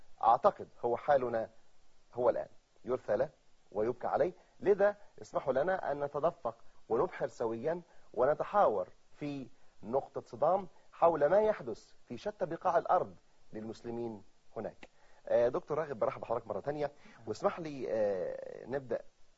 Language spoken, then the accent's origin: Arabic; Egypt; فهل احنا كمسلمين او كمصريين مثلا، مسلمين مصريين